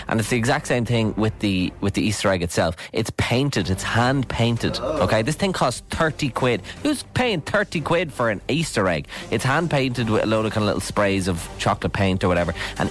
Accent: Ireland; And also, speaking of getting too big for your boots, we're Irish.

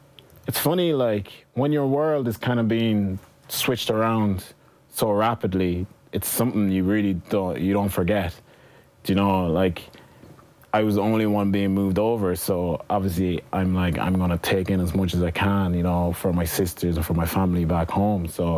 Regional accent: Liberia; now in Ireland; growing up in Liberia

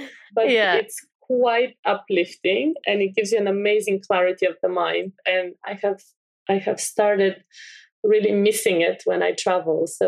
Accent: Bulgaria; I'm from Bulgaria. I grew up with these beautiful fields.

